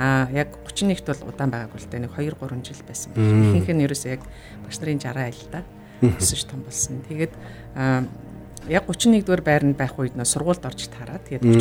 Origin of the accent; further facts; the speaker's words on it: Ulaanbaatar, Mongolia; Би болохоор Улаанбаатар төрсэн.